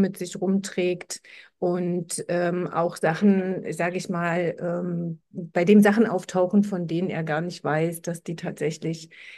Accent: Magdeburg, Saxony-Anhalt, Germany; ich bin aus Magdeburg

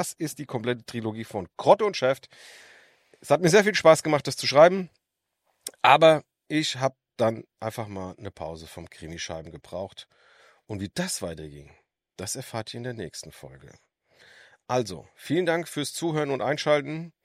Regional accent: Frankfurt, Hesse, Germany; Außerdem bin ich mit in Frankfurt-Bergersheim aufgewachsen. Und dieser Stadtteil, der kleinste von Frankfurt ist, und nur knapp 2.500 Einwohner oder sowas hat

